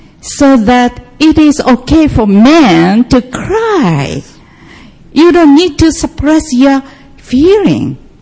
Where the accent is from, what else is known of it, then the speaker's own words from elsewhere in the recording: Japan; English is a second language; Yeah, I'm from Japan, so that my English isn't good enough